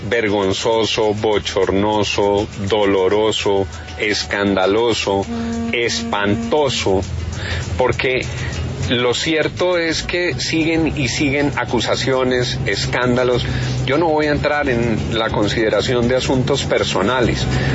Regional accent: Colombia; como colombiano digo

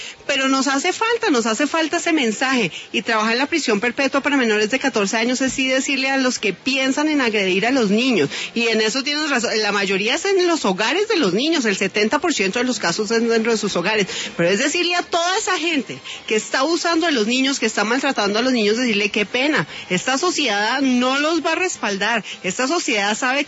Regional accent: Colombia; somos los colombianos los que vamos a salir a votar

